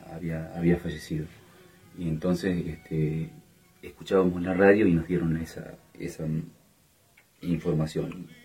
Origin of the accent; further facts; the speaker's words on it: Las Cuevas, Entre Ríos, Argentina; Yo nací en Las Cuevas, departamento Diamante, o sea, en Entre Ríos. Es una localidad chiquita de 1000 habitantes, más o menos, lugareños, pescadores, cazadores. Ahí nací, a la orilla del río. O sea, tengo una infancia bien de isla